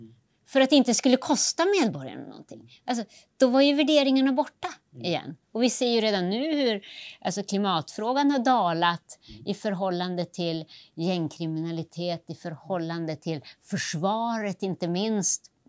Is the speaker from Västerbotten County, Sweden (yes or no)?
yes; Skellefteå, Västerbotten County, Sweden; jag är från Skellefteå